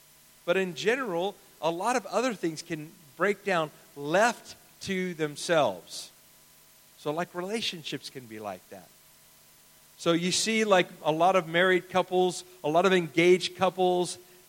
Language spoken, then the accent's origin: English; United States; I've told you before, I'm an American, so I'm used to the way we heat a house is we flip a switch and the house is heated.